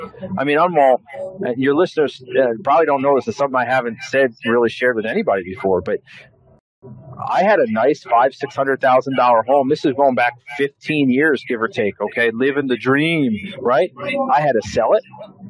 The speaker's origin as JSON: {"language": "English", "country": "United States", "tie": "born there", "said": "I was born in the United States. That in and of itself is lucky, in my opinion."}